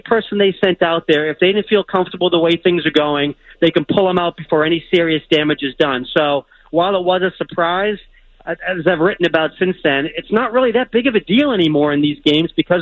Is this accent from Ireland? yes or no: no; Walpole, Massachusetts, United States; also born or lived in Providence; now in New York, United States; Yep, grew up in Walpole. Actually, born in Providence, grew up in Walpole, went to Zavarian and Holy Cross. So still a New Englander through and through, even though I've been in New York for about 20-something years now.